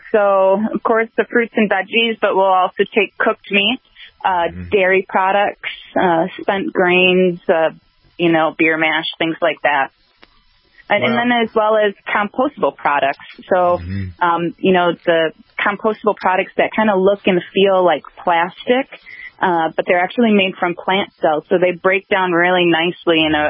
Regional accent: Chicago, Illinois, United States; I'm from Chicago originally.

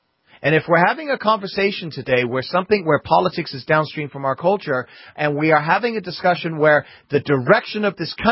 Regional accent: London, United Kingdom; But for those folks that don't know me, I'm originally from London, England. I grew up in a very tumultuous time for England.

